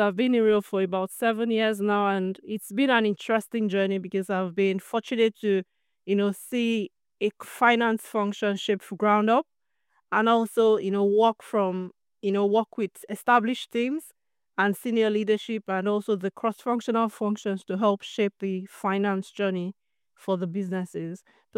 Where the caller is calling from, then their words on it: South East England, United Kingdom; Well, I'm joining from Buckinghamshire in the UK.